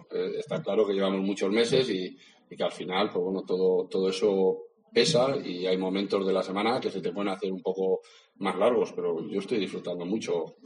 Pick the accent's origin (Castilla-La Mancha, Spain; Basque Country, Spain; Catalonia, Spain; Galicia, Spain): Basque Country, Spain; Bilbao; Él es de Baracaldo, yo soy de Bilbao.